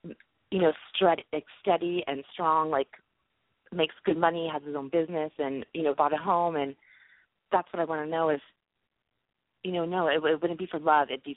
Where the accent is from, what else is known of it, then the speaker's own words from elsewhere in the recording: California, United States; I'm Bay Area, and that's kind of my question right now.